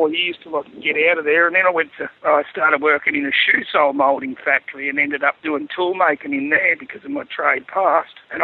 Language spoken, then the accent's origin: English; Camperdown, Victoria, Australia; also born or lived in Colac; I was born in Colac in Victoria.